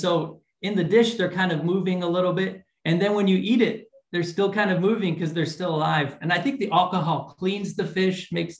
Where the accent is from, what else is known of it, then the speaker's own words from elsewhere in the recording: United States; for me as an American, some of these foods were a little scary.